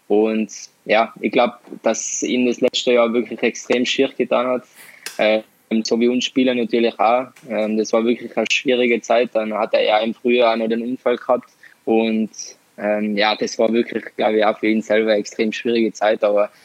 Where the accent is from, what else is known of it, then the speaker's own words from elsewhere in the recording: Tyrol, Austria; bei uns in Tirol